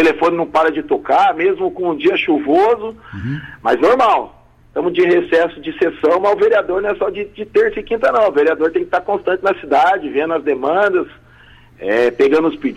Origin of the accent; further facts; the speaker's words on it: São José, Brazil; Sou nascido e criado aqui em São José. Nasci aqui no Jardim São José, mas com 2 aninhos já fui lá para a Vila São Benedito, que é a região do Jardim da Granja, e já moro em São José há 46 anos.